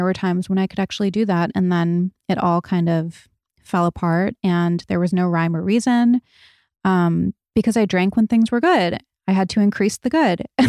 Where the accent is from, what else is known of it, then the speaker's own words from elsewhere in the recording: Rhode Island, United States; I grew up in Rhode Island. I had a totally normal, totally nice upbringing.